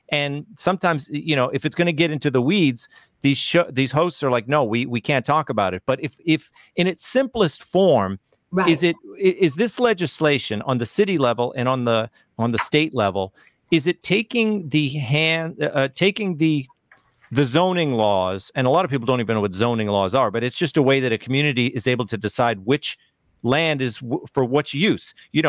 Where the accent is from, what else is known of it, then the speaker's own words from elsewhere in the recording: Norwood, Massachusetts, United States; I grew up in Norwood, Massachusetts. When I go to my hometown